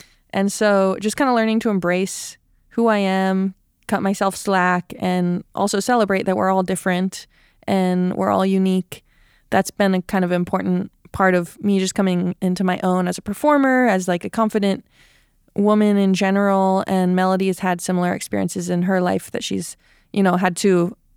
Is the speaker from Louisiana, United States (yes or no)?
no; Palo Alto, California, United States; I grew up in Palo Alto, even just growing up there and like playing the banjo and playing in a bluegrass family band, like that was also very weird.